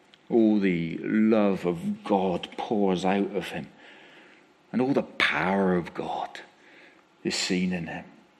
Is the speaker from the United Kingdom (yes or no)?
yes; Bradford-on-Avon, South West England, United Kingdom; When I was a boy growing up in Bradford-on-Avon, on the edge of the town, on a crossroads